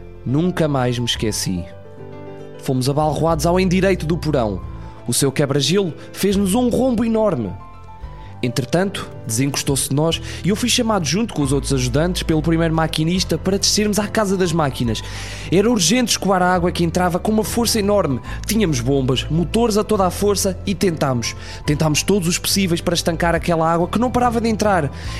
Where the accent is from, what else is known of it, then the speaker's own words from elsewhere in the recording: Gafanha da Nazaré, Centro, Portugal; also born or lived in Fafe; now in Canada; Nasci em Faf e vim para a Gafanha da Nazaré com apenas 4 anos, pelo que me considero um gafanhão. Vivo atualmente com a minha esposa no Canadá.